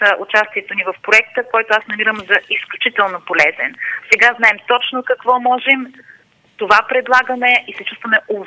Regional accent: Gabrovo, Gabrovo Province, Bulgaria; Аз съм от Габрово. В моя град е роден един от най-големите индустриалци на България

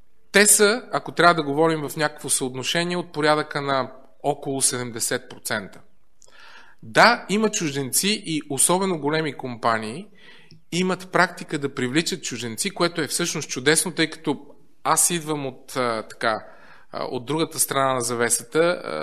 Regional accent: Netherlands; Bulgarian is a second language; now in Bulgaria; аз съм холандец

